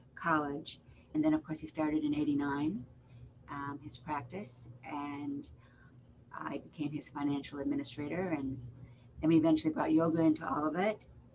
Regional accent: Royal Oak, Michigan, United States; born there; Well, I'm the oldest of six children. I was born in Royal Oak, Michigan. So I'm a Midwestern girl.

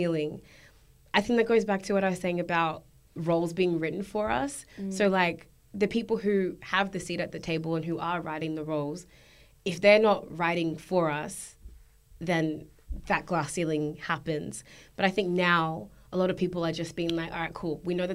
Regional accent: Australia; and I'm Australian, like, I grew up here.

